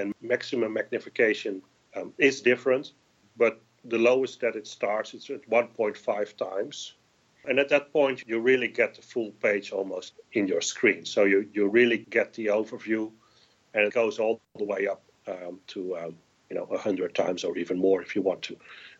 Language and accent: English; Netherlands; English is a second language; I'm from the Netherlands, so here it's different from compared to the US.